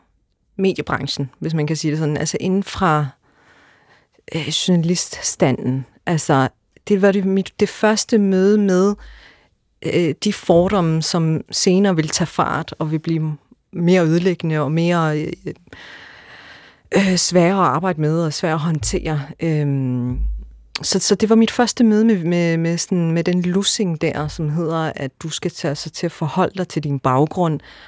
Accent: Odense, Region of Southern Denmark, Denmark; Jeg er født og opvokset i Vollsmose, og der var en lokalavis dengang.

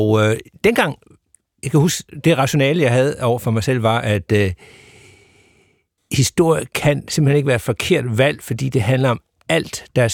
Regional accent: Sønderborg, Region of Southern Denmark, Denmark; Ja, jeg er fra Sønderborg. Og det er jo, skal vi sige, et sted, der emmer af historie.

